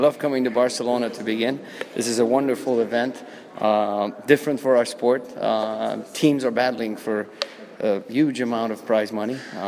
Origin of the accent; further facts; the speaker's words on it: Canada; Us as Canadian, we're used to traveling, coming to a lot of shows in Europe.